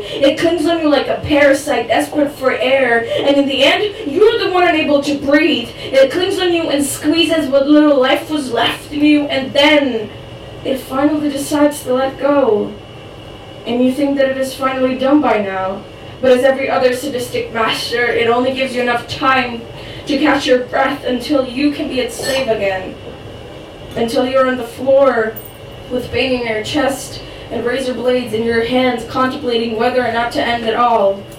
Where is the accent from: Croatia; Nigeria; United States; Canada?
Croatia; first language Croatian; English is a second language; moved away as an adult; But basically, English isn't my first language, but Croatian is. And I moved from Croatia in like August for college.